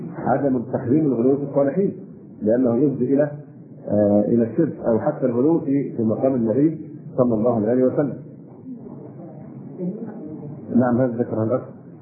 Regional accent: Egypt; ونحن مصريين ونعرف طبيعة بني جلدتنا

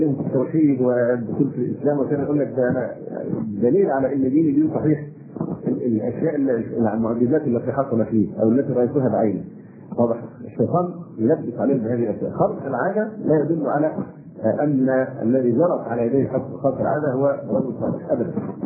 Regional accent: Egypt; ونحن مصريين ونعرف طبيعة بني جلدتنا

